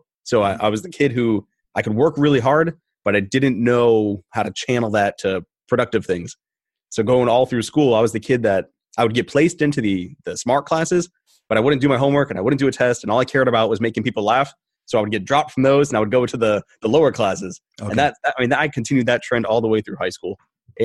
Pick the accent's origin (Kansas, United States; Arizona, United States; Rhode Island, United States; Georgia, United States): Rhode Island, United States; Originally, I'm from New England. Okay. Yeah, I'm a Rhode Islander. And then I bounced around the country and I came back to Rhode Island.